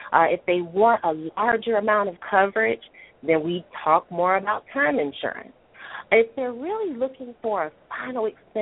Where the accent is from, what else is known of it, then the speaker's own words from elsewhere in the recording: Savannah, Georgia, United States; I am from Savannah, Georgia.